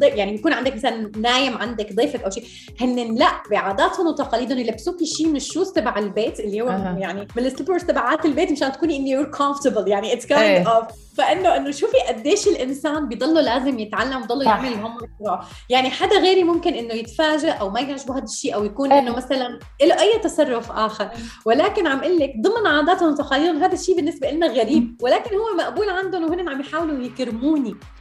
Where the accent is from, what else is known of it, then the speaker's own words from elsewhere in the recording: United Arab Emirates; أنا ربيت بالإمارات، فأنا تعودت I grow up بمكان مثل ما قلتي، بالمدرسة عنا ناس مختلفة